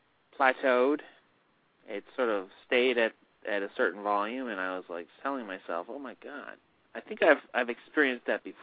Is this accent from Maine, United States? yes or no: yes; Brunswick, Maine, United States; I'm from Brunswick, Maine.